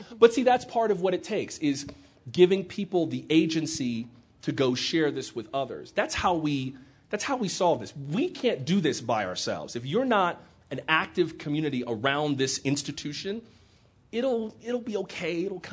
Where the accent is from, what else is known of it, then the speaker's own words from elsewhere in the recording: United States; I don't think there's anything common about being an American. I think we are inherently uncommon people.